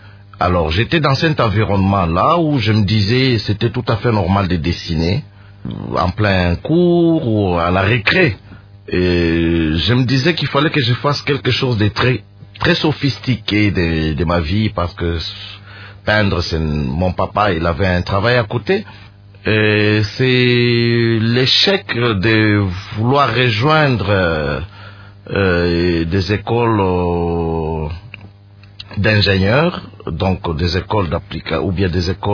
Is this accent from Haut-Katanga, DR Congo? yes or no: yes; Lubumbashi, Haut-Katanga, DR Congo; also born or lived in Kinshasa; Oui, à Lubumbashi. J'ai grandi à Lubumbashi. Bon, et une partie aussi à Kinshasa.